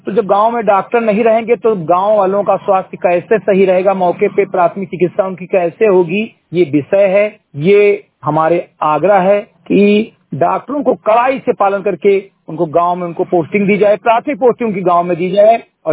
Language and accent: Hindi; Chandrigarh, Uttar Pradesh, India; ग्राम सभा चंद्रीगढ़ विकास खंड निरुआ जनपद बहराइच का रहने वाला हूँ